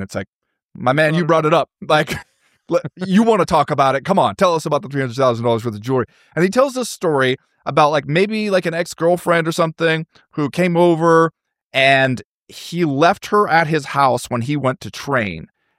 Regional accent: California, United States; Yeah. I grew up in the Inland Empire. Yeah. And when I graduated high school, I went to work at a trucking dock in Fontana

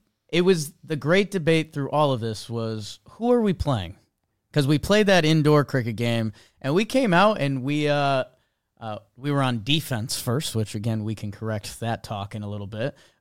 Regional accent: Connecticut, United States; and so I grew up in Connecticut, between New York and Boston.

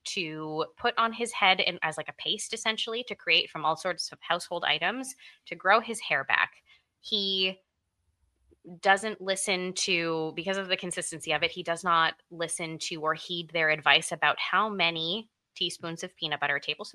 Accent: Montreal, Quebec, Canada; We're Canadian from the place that these movies

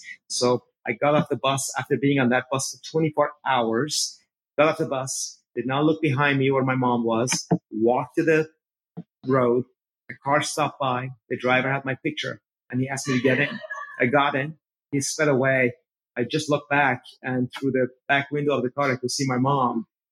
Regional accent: Iran; born or raised there; English is a second language

